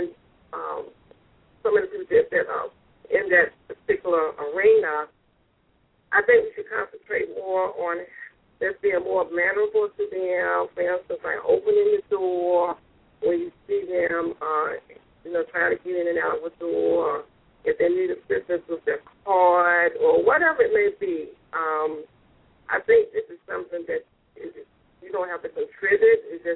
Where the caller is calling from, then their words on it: Stone Mountain, Georgia, United States; I'm calling from Stone Mountain.